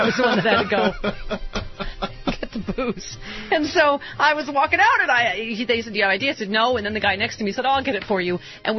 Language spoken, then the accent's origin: English; New York, United States; I grew up in New York, and so I was already legal.